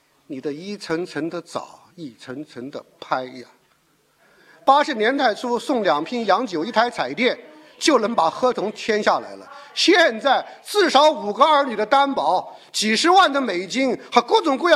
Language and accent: Chinese; China; 我们中国人能人太多，可是我们所有的能人都逃不过这个共产党的政治权力的控制。